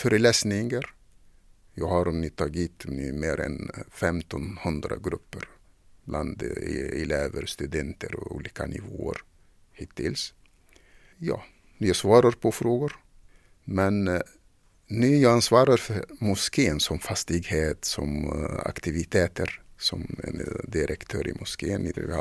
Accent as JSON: {"language": "Swedish", "country": "Tunisia", "moved": "yes", "lives_now": "Stockholm, Sweden", "said": "Jag kom ursprungligen från Tunisien."}